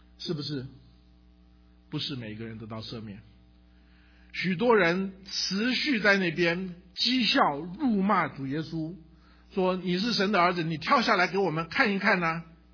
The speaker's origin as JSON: {"language": "Chinese", "country": "China", "said": "所以当我们中国人在我们的文化中间一天到晚想要复仇，想到别人加给我们的痛苦，加给我们的仇恨的时候"}